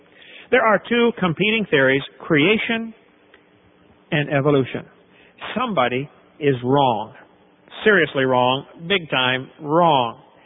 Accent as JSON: {"language": "English", "town": "East Peoria", "region": "Illinois", "country": "United States", "tie": "born or raised there", "said": "But when I was about 6 or 7 years old, I was raised in East Peoria, Illinois."}